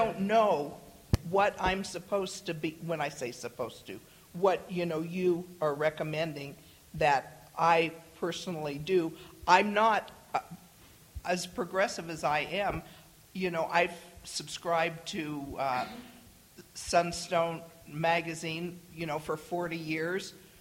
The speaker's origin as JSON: {"language": "English", "town": "San Francisco", "region": "California", "country": "United States", "tie": "born or raised there", "said": "I'm 70 years old, born and raised in San Francisco, went to church in San Francisco, the LDS Church."}